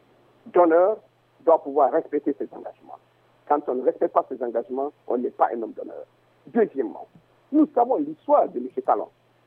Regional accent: Guinea; moi, en tant que Guinéen, je considère le Bénin comme étant un modèle de démocratie.

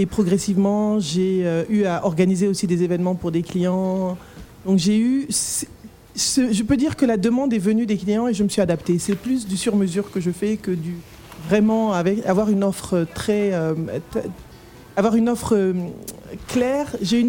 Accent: Côte d’Ivoire; also born or lived in France / Senegal; Oui, en fait, j'ai grandi en partie en Côte d'Ivoire et en France. Donc, j'ai fait les navettes entre Paris, Dakar, Abidjan.

